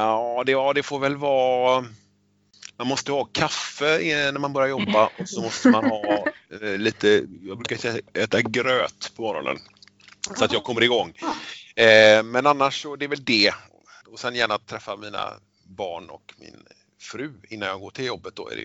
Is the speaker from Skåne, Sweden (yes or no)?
no; Lerum, Västra Götaland County, Sweden; now in Öckerö, Sweden; Ja, jag är uppvuxen i Lerum från början. Och nu bor jag i Öckerö kommun istället. Där jag har gått Lerums gymnasieskola och sedan in i Göteborg.